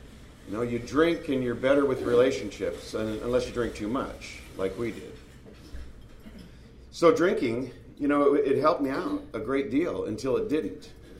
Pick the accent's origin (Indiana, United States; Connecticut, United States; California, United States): California, United States; Covina; Every time I tell people that I'm from Covina, they say, oh, West Covina. I drive by it all the time. But no, it's Covina. There really is a town called Covina. And we're from it.